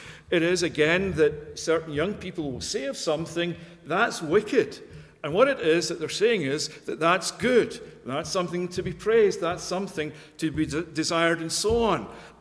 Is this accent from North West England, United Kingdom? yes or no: no; Scotland, United Kingdom; me being a Scotsman and thinking that proper football is the best game in the world